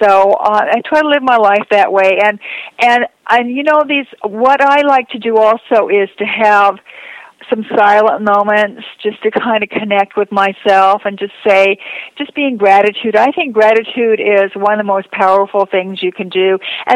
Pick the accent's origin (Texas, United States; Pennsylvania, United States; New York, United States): New York, United States; I'm a New Yorker who does go to LA.